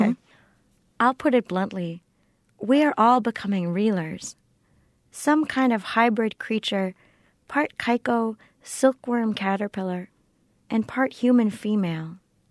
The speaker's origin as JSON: {"language": "English", "region": "Florida", "country": "United States", "tie": "born or raised there", "said": "And I grew up in South Florida, right?"}